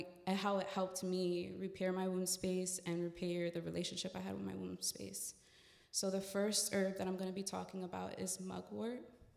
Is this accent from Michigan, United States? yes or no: no; New York, United States; Hello everyone … I'm from the Bronx, New York